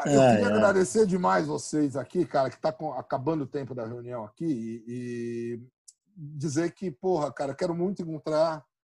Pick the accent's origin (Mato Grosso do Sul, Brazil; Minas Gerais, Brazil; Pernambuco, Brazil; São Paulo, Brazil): São Paulo, Brazil; porque é o bar da minha vizinhança onde eu fui criado em São Paulo, cara. No Cambuci.